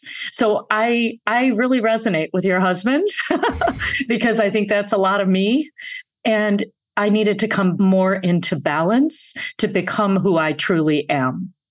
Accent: Grand Blanc, Michigan, United States; born or raised there

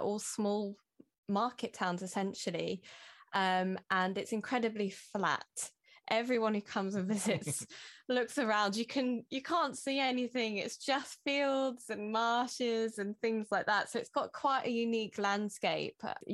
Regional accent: East of England, United Kingdom; And I'm based in Martin, Cambridgeshire, so I'm born and bred in the Fens.

